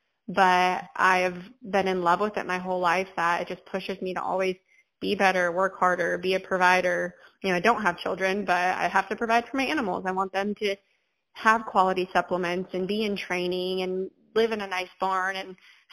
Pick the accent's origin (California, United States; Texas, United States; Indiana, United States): California, United States; I mean, I'm from California, and people are like, why don't you go home, or why don't you want vacation?